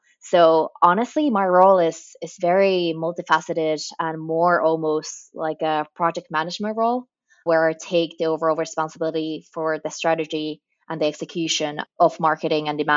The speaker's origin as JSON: {"language": "English", "country": "Finland", "second_language": "English", "lives_now": "Dublin, Ireland", "said": "I work as a marketing manager at HubSpot in Dublin, Ireland. I'm originally from Finland though, and that's how I also know you guys. But currently I'm here in Dublin."}